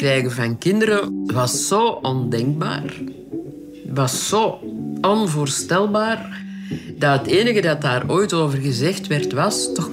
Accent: Kempen, Belgium; Allee, ik bedoel, ik kwam uit de Kempen.

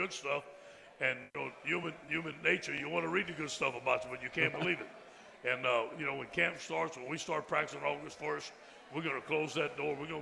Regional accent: Salt Lake City, Utah, United States; It's a little different when we grew up in Salt Lake Foosball.

